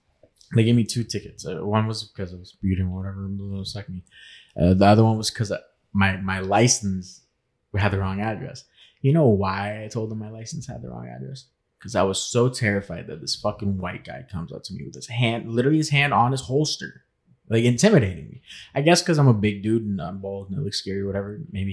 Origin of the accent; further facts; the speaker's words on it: Port St. John, Florida, United States; Where I'm from, I guess it doesn't matter. I'm from Central Florida. I'm a little shantytown called Port St. John. That's where I'm from.